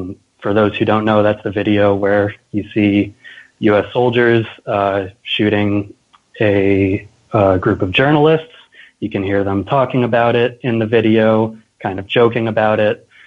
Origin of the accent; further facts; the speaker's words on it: Concord, Massachusetts, United States; I grew up in Concord, Massachusetts